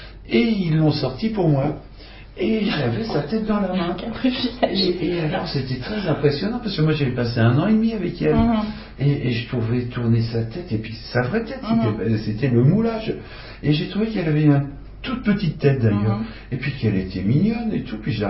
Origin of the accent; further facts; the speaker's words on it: Normandy, France; Non, moi je suis normand, mais j'ai acheté une maison en Bretagne.